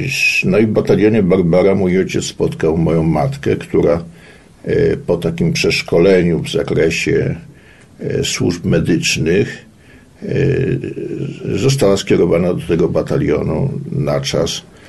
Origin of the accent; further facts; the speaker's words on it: Kraków, Lesser Poland, Poland; born there; Ja się urodziłem w Krakowie w 1945 roku, ponieważ rodzice po tych wszystkich walkach partyzanckich udali się do Krakowa.